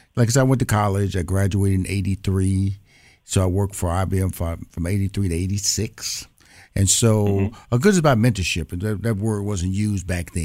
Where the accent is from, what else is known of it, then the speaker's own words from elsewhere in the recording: Houston, Texas, United States; But I'm born and raised in Houston, Texas, so I'm a Southern boy.